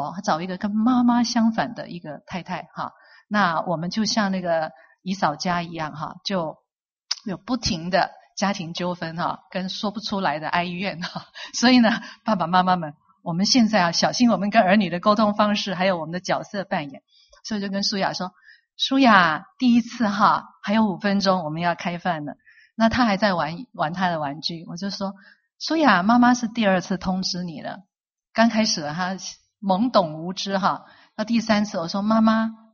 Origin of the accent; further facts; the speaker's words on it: China; 然后所有人都看着我们这些中国妈妈哈，这么认真的喂孩子吃饭哈